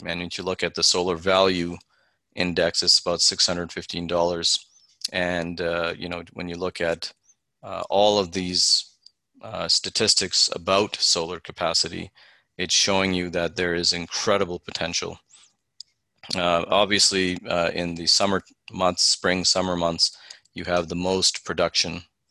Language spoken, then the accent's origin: English; Alberta, Canada; I'm from Alberta. We always think we're number 1 in things.